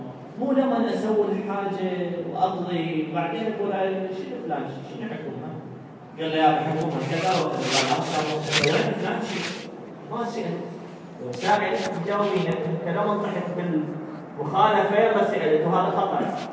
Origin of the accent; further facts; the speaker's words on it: Nasiriyah, Dhi Qar, Iraq; أنا هم نشئتي ولادتي بالناصرية بريف الشيوخ بالكامل.